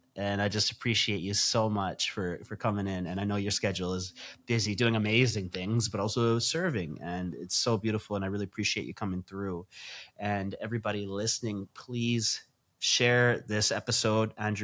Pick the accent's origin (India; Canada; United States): India; I'm not the tech guy, bro. I'm Indian.